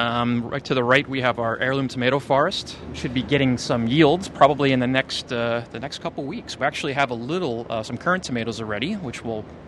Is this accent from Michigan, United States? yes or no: no; Manhattan, New York, United States; I have done it quite a bit, and I'm from Manhattan, so I used to we used to grow a lot on the rooftops.